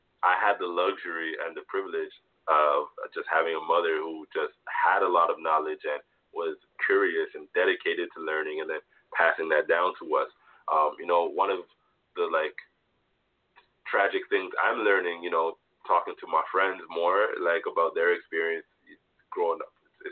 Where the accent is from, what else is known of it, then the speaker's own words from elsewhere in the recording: Toronto, Ontario, Canada; I grew up in Toronto in the 90s, and in the 90s it was not very diverse.